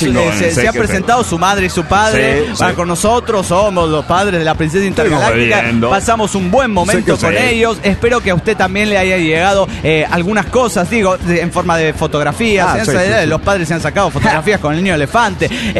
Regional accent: San Juan del Río, Querétaro, Mexico; de San Juan del Río, Querétaro.

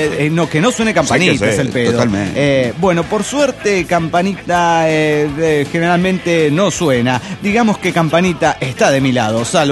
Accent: Mexico City, Mexico; del DF mexicano.

